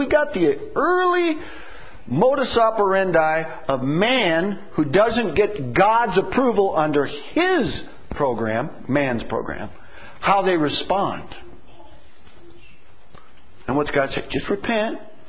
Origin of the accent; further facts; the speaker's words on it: Ireland; So, by the way, I can say that because I'm Irish.